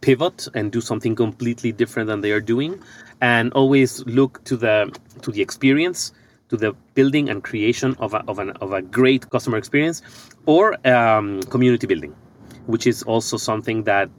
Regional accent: Ecuador; moved away as an adult; now in United States; when I came to the U.S. in 2016, I'm originally from Ecuador.

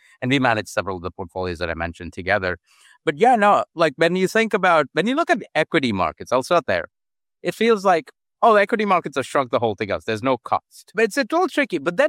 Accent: Oman; I grew up in the Middle East, actually, in Oman.

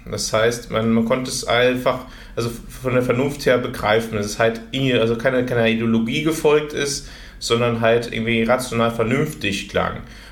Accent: Bergisch Gladbach, North Rhine-Westphalia, Germany; Ich bin in Bergisch-Gladbach geboren und habe da auch immer gelebt, habe in beziehungsweise studiert in Köln und in Bonn, also beziehungsweise in Bonn und in Köln, zunächst in Bonn und dann in Köln, aber bin eigentlich immer im Rheinland geblieben

